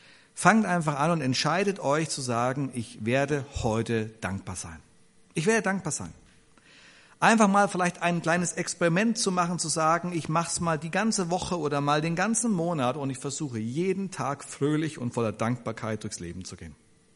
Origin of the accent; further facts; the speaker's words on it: Bavaria, Germany; Ich komme aus Bayern ursprünglich, da gibt es diesen Spruch.